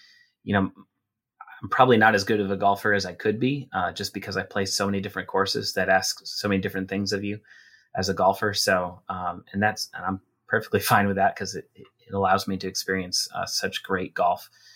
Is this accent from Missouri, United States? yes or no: no; New Hampshire, United States; moved away as an adult; also born or lived in Virginia; So I born and raised in New Hampshire 21 years, then moved to Virginia.